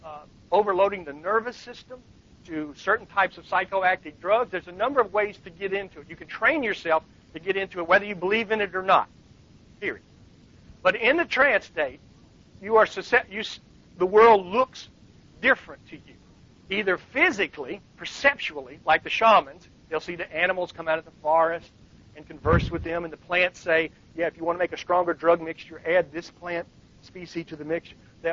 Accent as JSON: {"language": "English", "region": "the South", "country": "United States", "tie": "born or raised there", "said": "and I grew up in the South, so I'd never seen a team of sled dogs"}